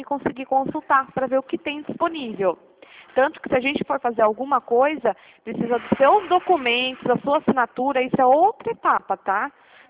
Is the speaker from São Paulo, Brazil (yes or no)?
yes; Piracicaba, São Paulo, Brazil; Eu sou aqui de Piracicaba, tá?